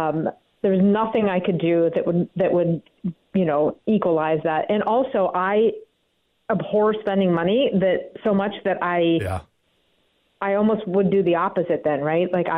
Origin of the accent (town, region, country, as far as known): Ohio, United States; now in Twin Cities, United States